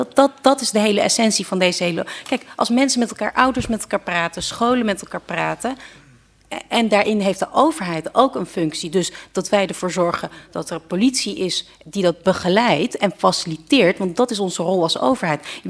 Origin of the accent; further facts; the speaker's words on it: Holland, Netherlands; ik ben een Hollandse meid en ik heb geleerd, je moet je gezonde boerenverstand gebruiken.